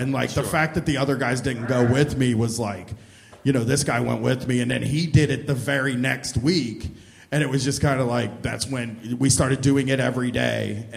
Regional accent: Groveport, Ohio, United States; I'm from Groveport, but it is like 10 miles from Columbus.

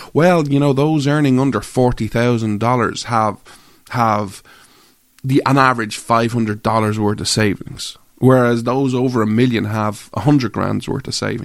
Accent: Ireland; So, I'm an Irish guy, right?

